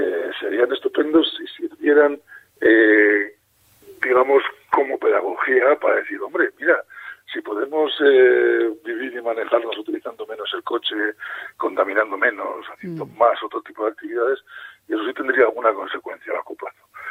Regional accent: Erandio, Basque Country, Spain; mi despacho y mi laboratorio estaban en mi pueblo, porque yo soy de Erandio

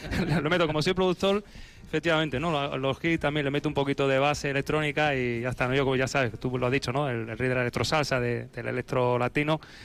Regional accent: Badalona, Catalonia, Spain; born there; yo nací en Badalona, pero soy nacionalizado dominicano

